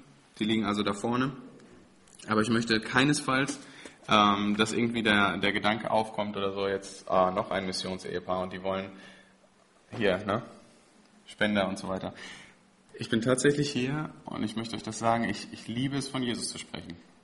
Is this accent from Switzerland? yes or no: no; Germany; ich bin Deutscher